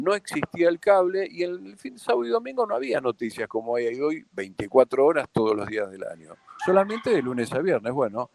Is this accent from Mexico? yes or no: no; Argentina; porque somos los argentinos una clase social muy familiar y muy pasional.